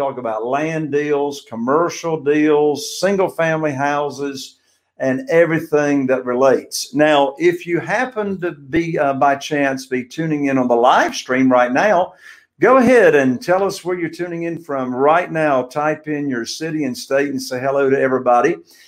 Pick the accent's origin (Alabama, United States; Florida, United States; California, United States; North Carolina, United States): North Carolina, United States; Newport; right here in Eastern North Carolina, in my hometown, Newport, zip code 28570